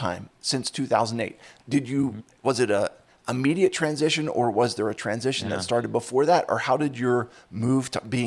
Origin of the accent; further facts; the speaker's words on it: Philadelphia, Pennsylvania, United States; So I grew up in Philadelphia, and Dallas is in the Eagles division.